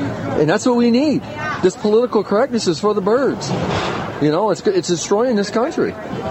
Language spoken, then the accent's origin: English; Vermont, United States; Yep, Vermont.